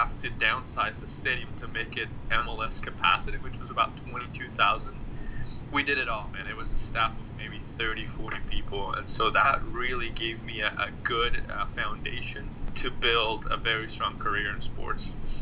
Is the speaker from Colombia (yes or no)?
yes; Colombia; moved away; I'm an immigrant from Colombia, and I was in Colombia during a time of drug and war.